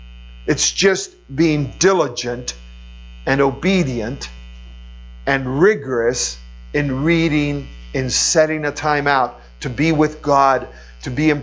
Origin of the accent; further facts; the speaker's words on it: Chile; first language Spanish; English is a second language; my spiritual language still is Spanish, because I grew up in Chile. So I lived in Chile for over 50 years. So I learned English. I grew up with Spanish, but my mother taught me English when we would come to the States.